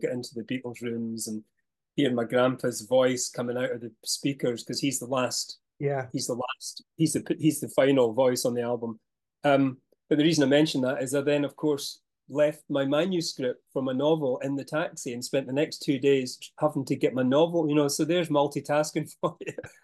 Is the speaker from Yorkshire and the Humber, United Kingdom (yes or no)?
yes; Todmorden, Yorkshire and the Humber, United Kingdom; probably when I was a kid growing up in Todmorie.